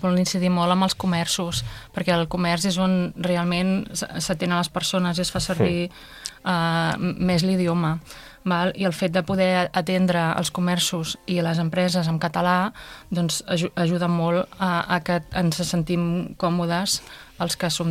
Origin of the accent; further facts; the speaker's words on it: Catalonia, Spain; born there; first language ca; jo soc catalanoparlant, nascuda aquí, i ho veig inclús a casa meva